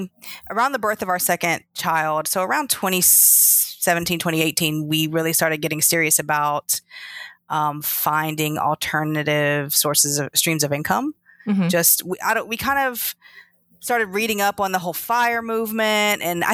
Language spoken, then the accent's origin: English; Tennessee, United States; Well, I'm from East Tennessee, Southeast Tennessee.